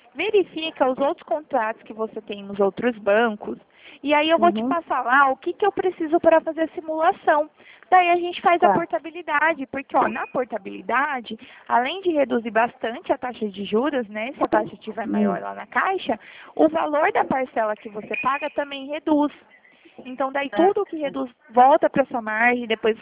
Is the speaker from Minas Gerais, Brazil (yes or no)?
no; Limeira, São Paulo, Brazil; Eu sou do estado de São Paulo, né? O interior é aqui na cidade de Limeira.